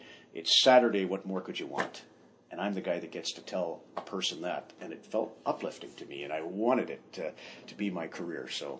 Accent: Canada; also born or lived in Zweibrücken, Germany / Metz, France; We were Air Force, so we moved all over Canada. I was born in Zweibrücken, Germany, lived in Metz, France

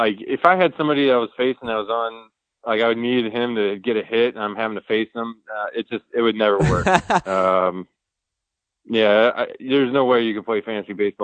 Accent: St. Louis, Missouri, United States; You know, I grew up in St. Louis, and the Rams, you know, that's when they came into town, and they were really bad for a long time

